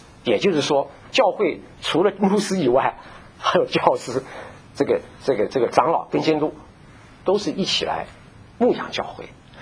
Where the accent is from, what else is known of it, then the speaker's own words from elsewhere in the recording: Taiwan; 所以像我们从台湾来的人，很多人我们都是台湾那个大神小庙一大堆啊